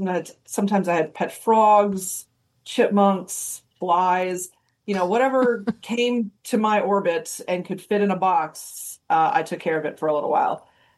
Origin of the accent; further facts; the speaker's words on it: Peshtigo, Wisconsin, United States; I grew up, the town is Peshtigo.